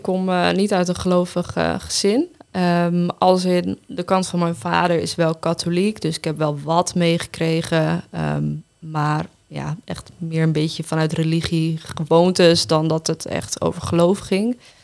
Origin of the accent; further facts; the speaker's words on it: Zuidhoorn, Groningen, Netherlands; also born or lived in Haren; Ik ben geboren in Haren, maar okay. Ik heb er 2 weken gewoond. En daarna zijn mijn ouders naar Zuidhoorn verhuisd.